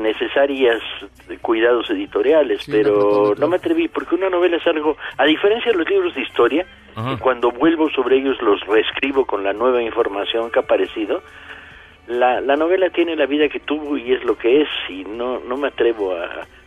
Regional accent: Mexico; A mí como lector mexicano siempre le estoy pidiendo un extra

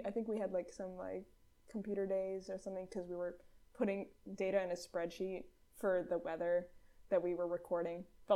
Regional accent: Sacramento, California, United States; I mean, I grew up near Sacramento in California. It was pretty boring.

